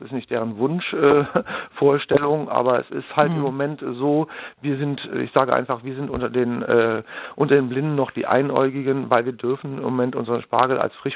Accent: Rhineland, Germany; now in Brandenburg, Germany; Ich persönlich bin eigentlich aus dem Rheinland, da gibt es den traditionell mit gekochtem Schinken, aber ich bin seit 25 Jahren in Brandenburg

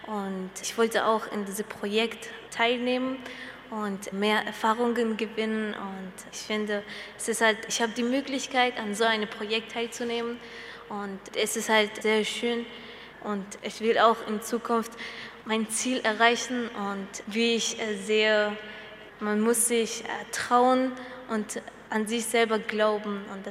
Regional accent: Afghanistan; Und ich komme auch aus Afghanistan und da sind halt Frauen, die sind auch sehr gut

